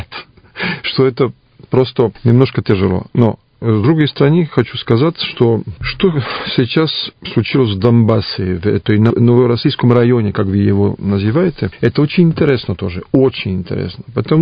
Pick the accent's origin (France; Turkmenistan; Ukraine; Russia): France; Paris, Île-de-France; Russian is a second language; moved away as an adult; now in Serbia; Знаете, я родился в Париже, я там жил больше 32 лет. Потом приехал в Сербию во время бомбардировки